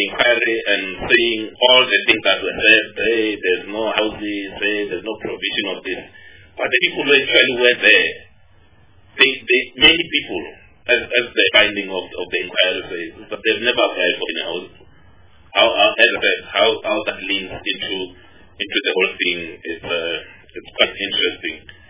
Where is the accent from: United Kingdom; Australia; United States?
Australia; Melbourne, Victoria; you know, I'm from Melbourne, so what it means or what it implies, I don't know, mashallah.